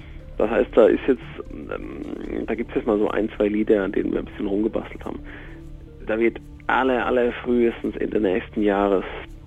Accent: Bavaria, Germany; Ja, ich bin ja Bayer, ich bin ja quasi halbe Österreicher.

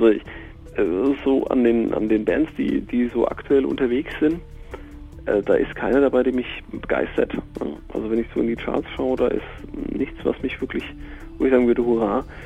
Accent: Bavaria, Germany; Ja, ich bin ja Bayer, ich bin ja quasi halbe Österreicher.

